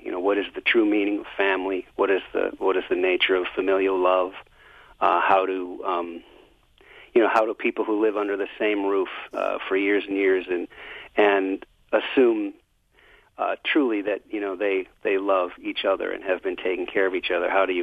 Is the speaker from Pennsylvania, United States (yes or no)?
no; Detroit, Michigan, United States; I grew up in Michigan, and as a child, we often went. I grew up in Detroit, and as a child, we often went up north as a family